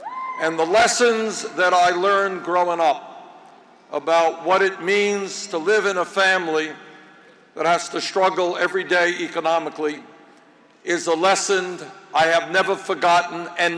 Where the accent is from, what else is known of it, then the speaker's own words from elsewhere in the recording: Brooklyn, New York, United States; I grew up in Brooklyn, New York. My father came to this country at the age of 17 from Poland.